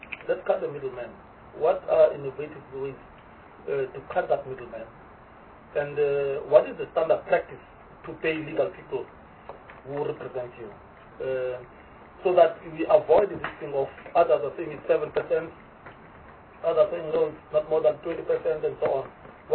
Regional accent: Port Elizabeth, Eastern Cape, South Africa; I know I come from the Eastern Cape in PE and the surrounding areas.

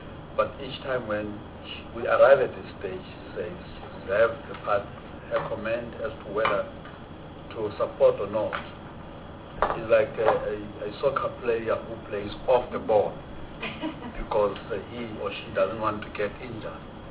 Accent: Free State, South Africa; She's from the Free State, just I'm from the Free State.

